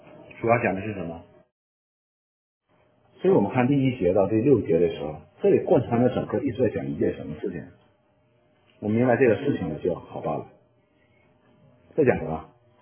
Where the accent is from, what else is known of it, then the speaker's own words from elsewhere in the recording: China; 那我们中国人都有，那些读书人都有圣灵的果子，对不对？